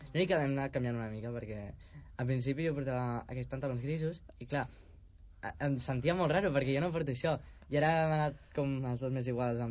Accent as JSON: {"language": "Catalan", "town": "Santa Lucena", "region": "Catalonia", "country": "Spain", "said": "ara jo sóc de Santa Lucena, un poble al costat de... O sigui, no sóc ben bé de Blanes, que molta gent es pensa que sóc de Blanes... No, sóc de Santa Lucena"}